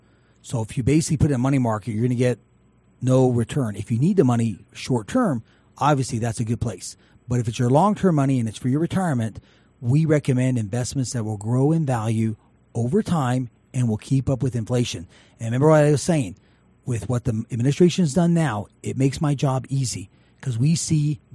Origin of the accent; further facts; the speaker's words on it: Carlsbad, New Mexico, United States; And, you know, if my hometown, Carlsbad, like you said, goes in with the South Valley of Albuquerque in one congressional district, you know, the people in Carlsbad have a different interest and a different outlook on life than the people in the South Valley of Albuquerque.